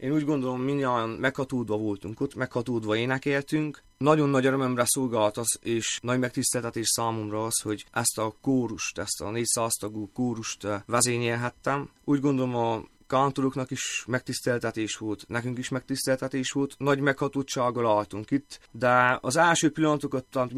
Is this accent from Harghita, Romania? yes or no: yes; Csíkdelne, Harghita, Romania; Csíkdelne, ami amúgy a szülőfalum is.